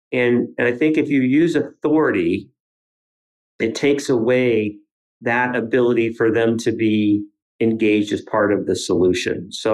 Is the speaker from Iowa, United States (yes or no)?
no; Van Wert, Ohio, United States; he sent a couple of people to my hometown, Van Wert, Ohio, and through a little bit of cajoling of my sisters with a bottle of wine, got an in-person, behind-the-scenes look at my childhood